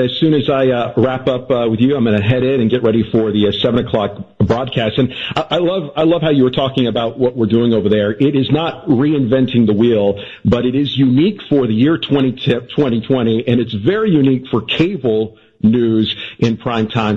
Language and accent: English; Texas, United States; also born or lived in Austin; now in Chicago, United States; Yeah, born and raised in Texas. I spent the last 10 years in Austin.